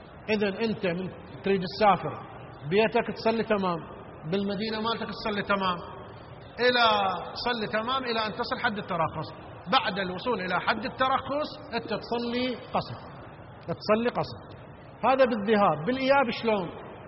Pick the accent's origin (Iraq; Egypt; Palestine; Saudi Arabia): Iraq